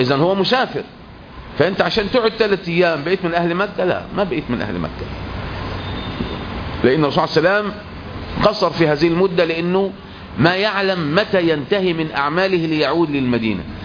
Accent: Egypt; أحسن ميقات لنا كمصريين، أقرب من أبيار علي.

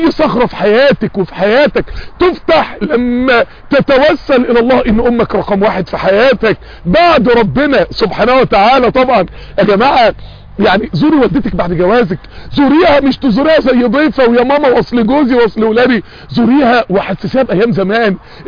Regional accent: Mansoura, Dakahlia, Egypt; وانا من المنصورة

